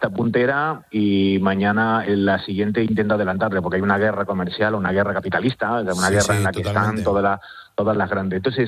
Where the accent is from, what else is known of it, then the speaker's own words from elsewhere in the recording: Canary Islands, Spain; Sí, soy canario y sí.